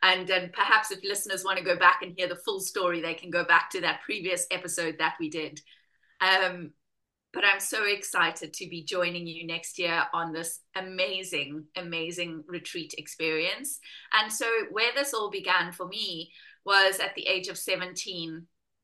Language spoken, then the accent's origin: English; South Africa; moved away as an adult; now in United Kingdom; coming over to the UK, I'm South African. I ended up in the UK as a chef